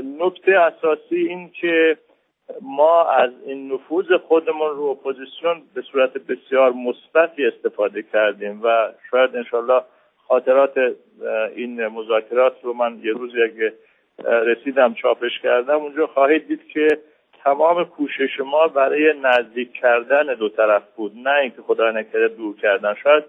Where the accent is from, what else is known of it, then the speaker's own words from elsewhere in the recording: Iran; من هم به عنوان یک ایرانی و یک تاجیکی همون درد رو احساس میکردم